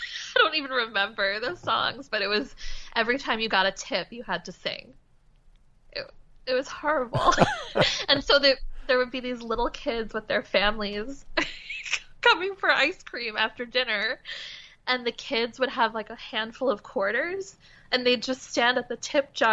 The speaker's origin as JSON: {"language": "English", "town": "Demarest", "region": "New Jersey", "country": "United States", "tie": "born or raised there", "lives_now": "New York, United States", "said": "Yeah, I grew up in New Jersey, then went to college in Pennsylvania, then moved to the city, New York, right after college."}